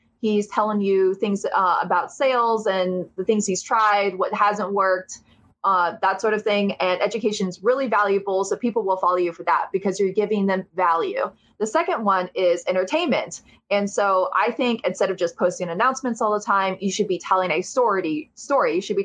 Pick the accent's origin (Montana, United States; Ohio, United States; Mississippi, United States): Ohio, United States; So I'm from Ohio, which is kind of like, I talk to other people in other countries and I feel a kinship to them, because when you're not on the West Coast